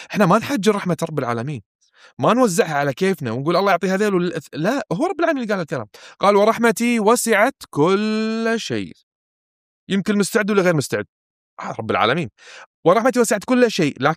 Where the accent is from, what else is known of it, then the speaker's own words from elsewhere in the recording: Kuwait; احنا عندنا بالكويت عادة نكتنون